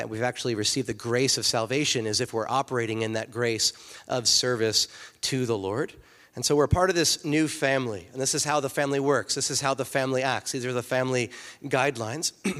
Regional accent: East Coast, United States; because I'm from the East Coast and the mafia is really strong there, you know.

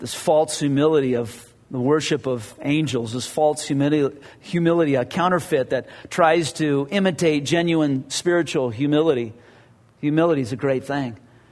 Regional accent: Whittier, California, United States; for a kid growing up in Whittier, it was just like, why can't we have steak?

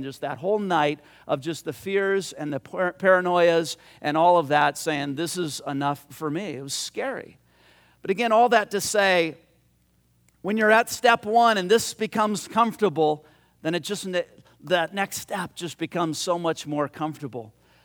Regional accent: Whittier, California, United States; right across from our street where we grew up in Whittier was a lemon, it was the last part of the lemon orchard that a house hadn't been built on yet.

